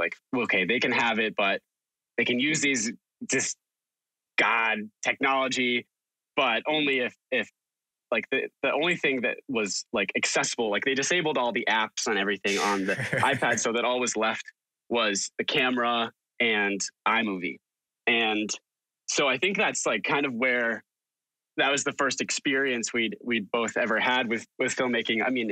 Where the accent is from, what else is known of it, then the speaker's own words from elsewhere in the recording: Massachusetts, United States; I was, we grew up in Western Massachusetts.